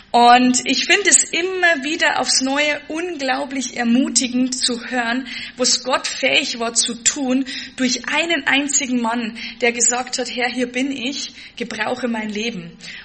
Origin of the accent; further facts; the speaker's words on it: Deggendorf, Bavaria, Germany; accent: Lower Bavarian dialect; mein Dialekt ist ich spreche Dialekt, kein Hochdeutsch. Ich bin tatsächlich eine waschechte Niederbayerin. … aus Deckendorf, weiß ich nicht. Nicht ganz so weit von hier, gell? Also zwischen Rengsburg und Passau.